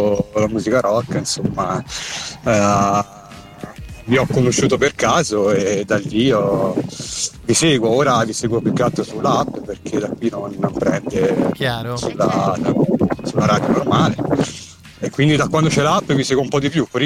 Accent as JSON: {"language": "Italian", "town": "Capalbio", "region": "Tuscany", "country": "Italy", "said": "Sto pedalando a Capalbio, sono di Capalbio io."}